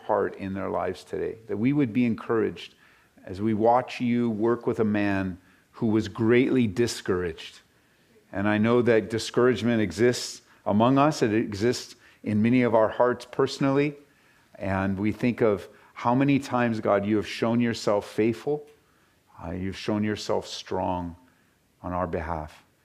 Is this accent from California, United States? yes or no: yes; California, United States; now in Colorado, United States; I grew up in California, and then we moved to Colorado to start a church. And we've been in Colorado now for 22 years.